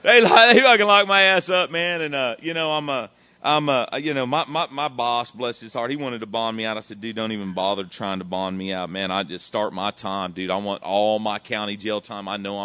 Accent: Wichita, Kansas, United States; I'm from Wichita, Kansas. We're poor. My mom's raising three kids and a couple alcoholics on one income.

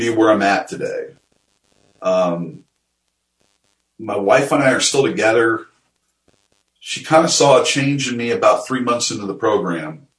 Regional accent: Hillsdale, Michigan, United States; He goes, I'm going to a place called Hillsdale College. And I was like, man, I go, that's where I'm from.

